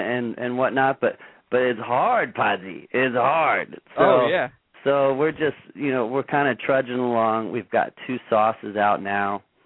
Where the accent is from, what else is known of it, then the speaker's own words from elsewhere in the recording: East Coast, United States; moved away as an adult; now in Kansas City, United States; So I grew up on the East Coast.